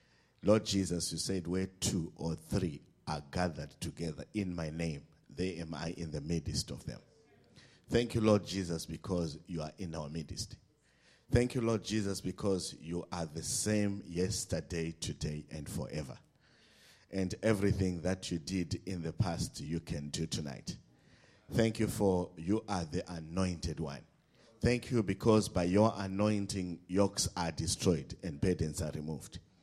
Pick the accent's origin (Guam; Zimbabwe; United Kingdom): Zimbabwe; We come from Zimbabwe, and like what Pastor said, we have unemployment at over 90%. And our nation has gone through a lot of hardships.